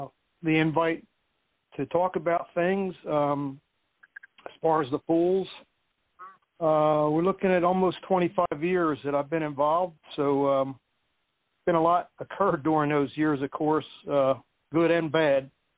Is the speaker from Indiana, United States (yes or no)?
no; New Jersey, United States; moved away as an adult; also born or lived in Florida; I had been living in Florida for many years, my whole career. I moved to Florida from Jersey when I was 18.